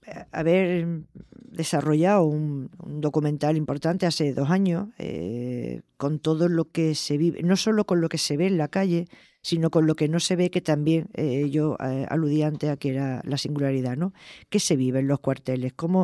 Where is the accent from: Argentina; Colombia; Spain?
Spain; Moriles, Andalusia; Yo que soy manantera, que soy de Moriles y que conozco la Semana Santa